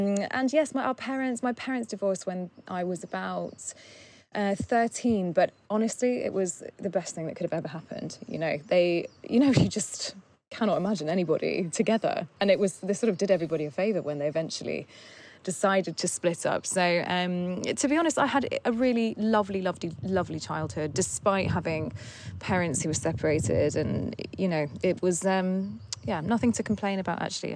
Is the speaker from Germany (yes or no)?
no; South East England, United Kingdom; I grew up in Surrey, which is where we live now. It's about an hour away from London.